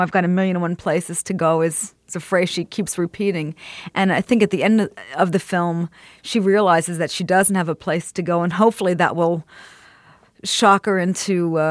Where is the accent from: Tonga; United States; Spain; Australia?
United States; Philadelphia, Pennsylvania; also born or lived in Abington; now in New Jersey, United States; and here I am in New Jersey being outside of it. And I think for me, there was a bit of that, you know, growing up in Philadelphia and Abington, feeling like all this exciting stuff was happening in New York